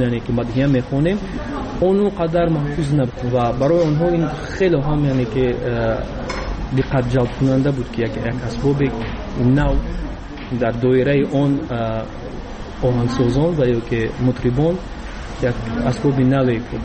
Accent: Tajikistan; چون که در بیرون از مرز تاجیکستان موسیقی ما رو نزدیکتر میکند با وطنمون.

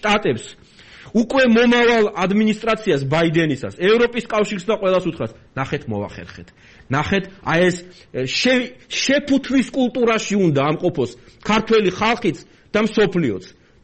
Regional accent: Batumi, Adjara, Georgia; ბათუმელი ვარ, დავიბადე, გავიზარდე, ამდენი წელი იქ ვცხოვრობ

